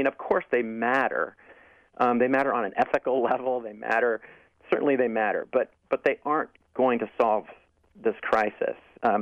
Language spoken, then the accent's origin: English; California, United States; I mean, you wouldn't know it from my accent. I've lived in the Northeast for 30 years, and I grew up in California, but my whole family is from Texas.